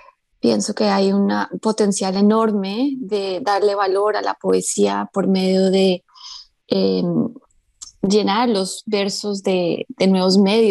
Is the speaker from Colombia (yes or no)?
yes; Colombia; now in United States; soy poeta colombiana, vivo en Estados Unidos hace ya varios años.